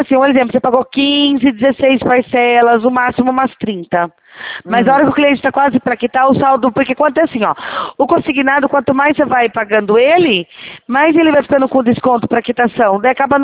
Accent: Rio Claro, São Paulo, Brazil; Isso, sou de Rio Claro.

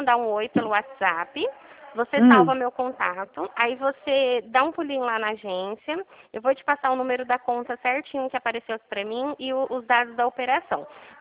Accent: Dracena, São Paulo, Brazil; Dracena, não sou daí de Regente Feijó.

